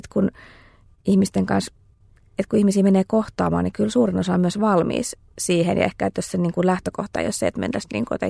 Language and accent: Finnish; Helsinki, Uusimaa, Finland; also born or lived in Turku / Orivesi / Lusaka, Zambia; Mä oon itse Helsingistä kotoisin ja oon asunut sitten Suomessa myös Turussa ja Orivedellä ja sen lisäksi Sambiassa, Lusakassa.